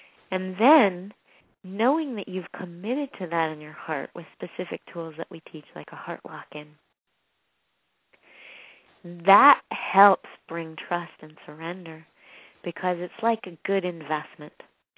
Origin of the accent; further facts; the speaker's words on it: Canada; I grew up in Canada, and we used to have long final exams, 4-hour final exams in every subject, and then midterms that were equally as long.